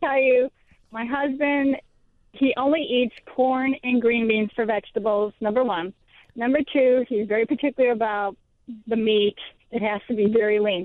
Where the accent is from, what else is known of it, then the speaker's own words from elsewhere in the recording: California, United States; also born or lived in Chicago; I'm from California, but I'm also in Chicago. I'm like a snowbird.